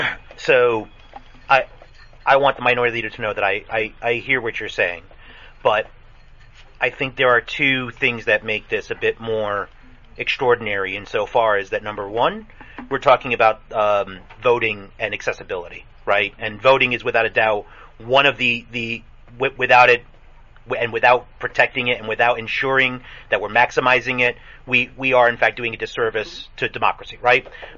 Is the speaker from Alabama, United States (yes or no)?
no; Plattekill, New York, United States; growing up in Plattekill, yeah, we went to Newburgh. We went to Poughkeepsie